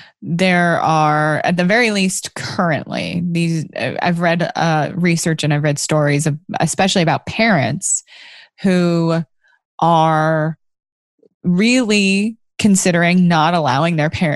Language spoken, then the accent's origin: English; California, United States; I have been since I was a child. I was born and raised in California. So don't even ask why I'm a 49er fan. Born and bred properly.